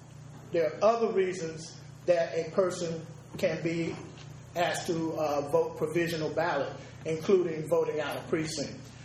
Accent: United States; I'm from Greene County.

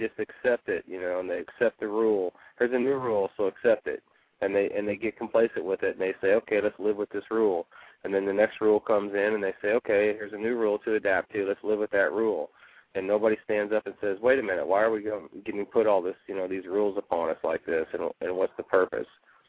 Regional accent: Illinois, United States; because I know for a fact in my hometown in Illinois where I'm from, that's a conundrum in my hometown where I'm from

